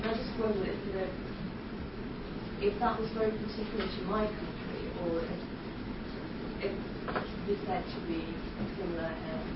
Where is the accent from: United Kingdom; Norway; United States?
Norway; I'm from Norway, and it's a very, very white society.